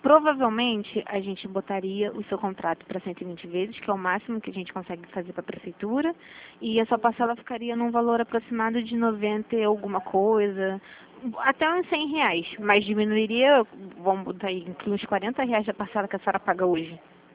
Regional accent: Santa Cruz, Brazil; Ela é de Santa Cruz? Porque eu sou de Santa Cruz, de repente.

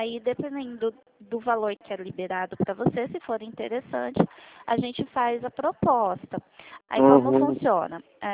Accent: Rondônia, Brazil; Não, eu sou de Rondônia, mas moro no interior de São Paulo.

